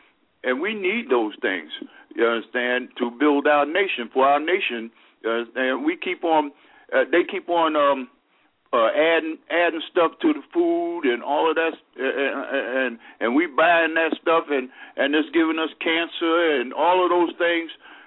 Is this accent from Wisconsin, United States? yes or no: no; Atlanta, Georgia, United States; I'm from Atlanta, Georgia.